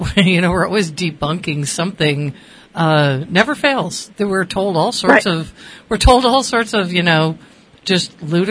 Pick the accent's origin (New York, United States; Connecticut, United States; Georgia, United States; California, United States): Connecticut, United States; it's funny because I grew up in Connecticut, and we did a lot of shoveling because... You know, we were the Irish Catholic kids, so we didn't have snowblowers.